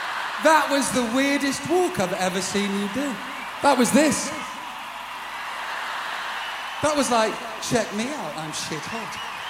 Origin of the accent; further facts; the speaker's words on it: Stoke-on-Trent, West Midlands, United Kingdom; We're from Stoke